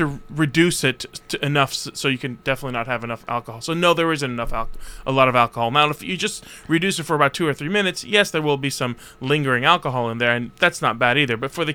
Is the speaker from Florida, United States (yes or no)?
no; New York, United States; You know, because I'm from New York, I said, you know, I want to do a special book signing